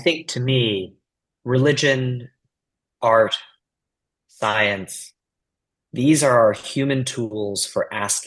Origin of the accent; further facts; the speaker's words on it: Boston, Massachusetts, United States; Well, I grew up in Boston and I can tell you there are a lot of strong feelings about it in Boston.